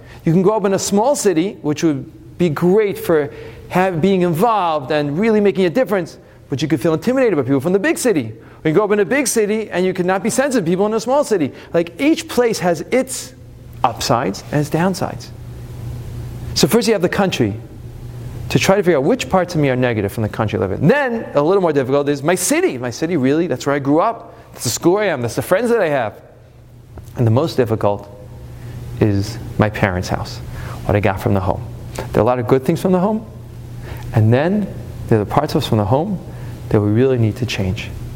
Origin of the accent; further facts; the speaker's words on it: United States; Number one, the country we live in. I'm an American.